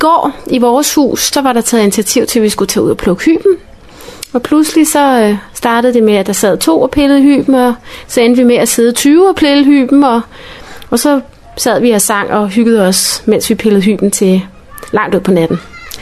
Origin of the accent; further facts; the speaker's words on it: Copenhagen, Capital Region of Denmark, Denmark; Jeg er på Livø med mine to piger på 11 og 13 år, og vi kommer fra København.